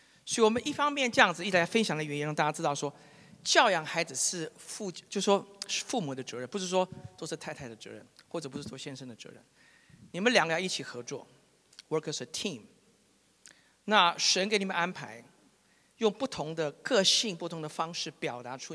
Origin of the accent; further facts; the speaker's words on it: Taiwan; now in Canada; 那我本身是从台湾来的，来这边差不多30年了。